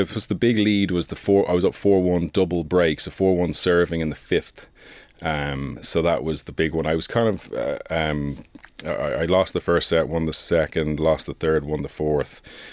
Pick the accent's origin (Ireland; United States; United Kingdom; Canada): Ireland; Obviously personal to me in some ways, being Irish and all that comes into it